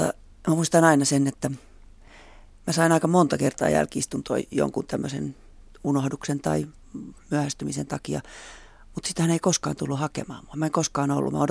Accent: Espoo, Uusimaa, Finland; kun mä oon kotoisin vaan Tapiolasta. Mutta itse asiassa Tapiola oli silloin pienenä paikkana aivan mahtava kasvupaikka pienelle keijukaistytölle

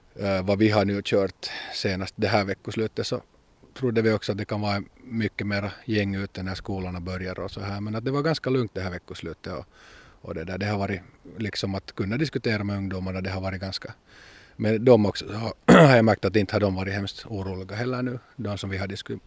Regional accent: Kauniainen, Uusimaa, Finland; Och jag är själv uppvuxen i Grankulla och det där.

